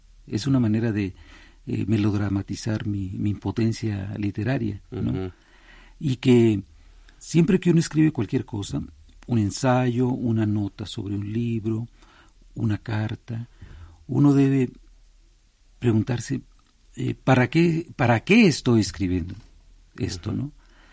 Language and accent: Spanish; Tijuana, Baja California, Mexico; Es que yo soy de Tijuana